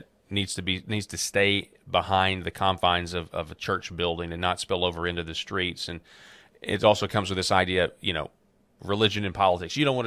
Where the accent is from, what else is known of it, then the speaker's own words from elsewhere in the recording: Arkansas, United States; And in my home state, where I live in Arkansas